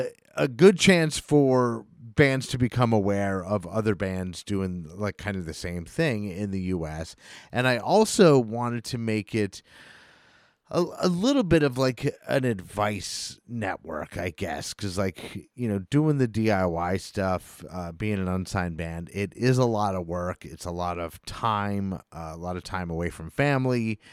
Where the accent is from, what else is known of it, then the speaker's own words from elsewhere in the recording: Albany, New York, United States; I'm from the Albany, New York area, but I know some of the hip hop artists around here.